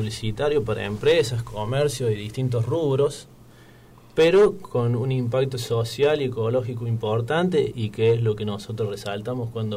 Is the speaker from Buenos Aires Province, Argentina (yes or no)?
no; Colonia Almada, Córdoba, Argentina; now in Río Tercero, Argentina; yo soy de Colonia Almada, mi corazón está ahí, mis raíces también, por supuesto, pero bueno, tengo que decir que hoy formo parte de Río Tercero.